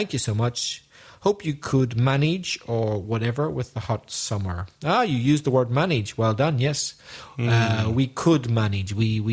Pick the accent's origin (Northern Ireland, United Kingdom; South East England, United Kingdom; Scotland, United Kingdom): Northern Ireland, United Kingdom; accent: Northern Irish; because my accent is from Northern Ireland